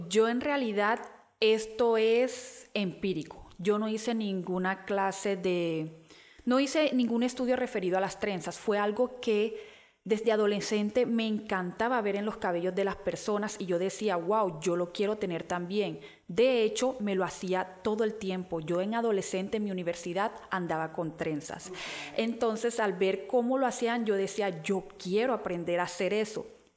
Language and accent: Spanish; Barranquilla, Atlántico, Colombia; tengo 30 años de edad recién cumplidos, tengo un hijo de 4 años y soy aquí de la ciudad de Barranquilla.